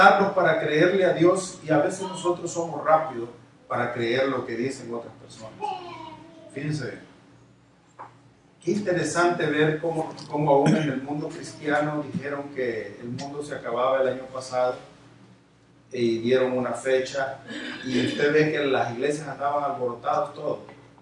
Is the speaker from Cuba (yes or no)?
no; San Salvador, El Salvador; Por ejemplo, en mi país, en San Salvador, usted llega a todas las casas y todas las casas están enrejadas.